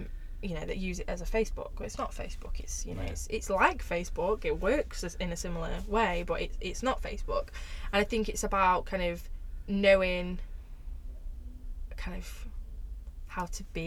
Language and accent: English; Chesterfield, East Midlands, United Kingdom; now in Sheffield, United Kingdom; And I'm obviously originally from Chesterfield. So when I started working in Barnsley, I lived in Chesterfield